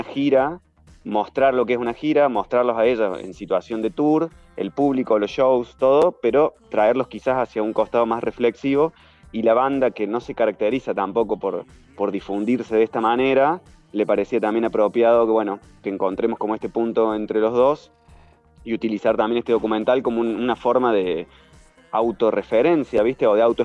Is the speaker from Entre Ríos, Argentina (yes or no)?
no; Córdoba, Argentina; moved away as an adult; now in Madrid, Spain; ya estoy instalado hace unos 5 años en España, 4 en Madrid. Soy cordobés y nada, viví toda mi vida ahí en Córdoba